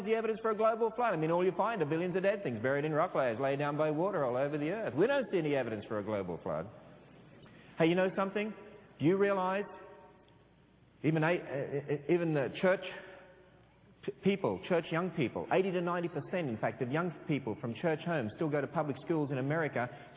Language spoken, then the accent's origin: English; Australia; I hope you can tell that I am Australian.